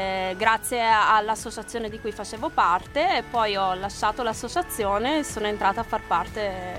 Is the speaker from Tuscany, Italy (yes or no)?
yes; Tuscany, Italy; moved away as an adult; Sono toscana, anche se dall'accento non si sente, perché ormai sono trapiantata qua da quasi 10 anni.